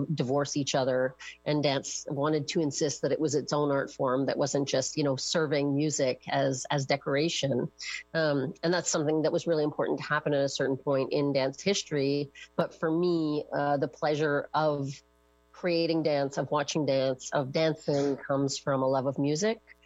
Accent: Kingston, Ontario, Canada; now in Montreal, Canada; growing up in a smaller town, I'm from Kingston, Ontario, and I also lived in even smaller villages at different points in my life.

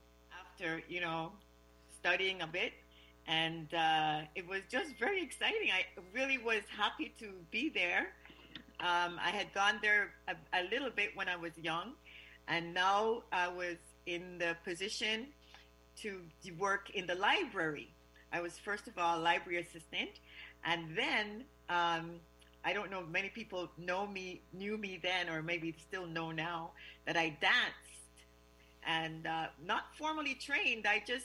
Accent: Quebec, Canada; previous to that, I grew up on the West Island.

